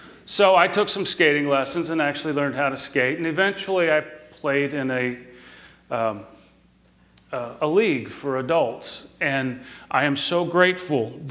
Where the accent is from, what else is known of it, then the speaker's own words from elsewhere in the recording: Texas, United States; But now, I grew up here in Texas, and we didn't play ice hockey.